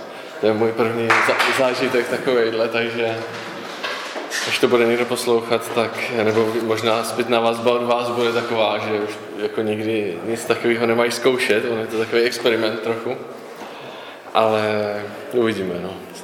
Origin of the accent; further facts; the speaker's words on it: Prostějov, Olomouc Region, Czechia; Jsem z Prostějova, tam zase bydlím se svou manželkou, se svým téměř dvouletým synem. A studoval jsem ekonomii a informatiku v Brně